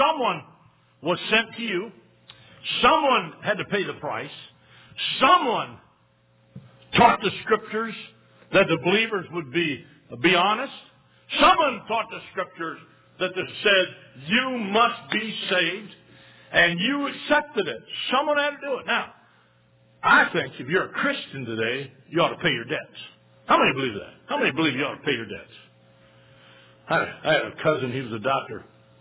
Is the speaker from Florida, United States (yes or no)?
no; Hope, Michigan, United States; I grew up in Hope, Michigan.